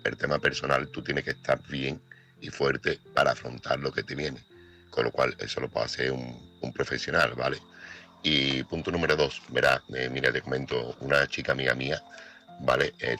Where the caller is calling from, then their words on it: Seville, Andalusia, Spain; corresponsal de Sevilla